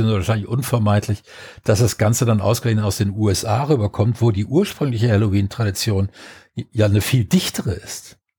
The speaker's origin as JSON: {"language": "German", "region": "Rhineland", "country": "Germany", "tie": "born or raised there", "said": "Ich bin ja im Rheinland groß geworden."}